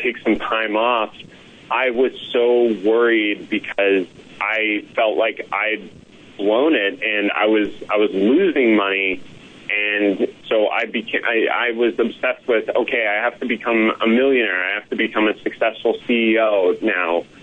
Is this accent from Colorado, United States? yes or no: yes; Colorado, United States; moved away; So I'm from Colorado, and I moved out to Silicon Valley, basically